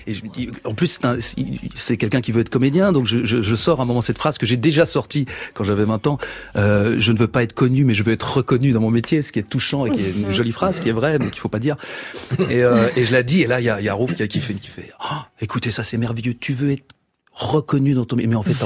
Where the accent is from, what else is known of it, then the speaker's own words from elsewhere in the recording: Belgium; born there; je suis né en Belgique.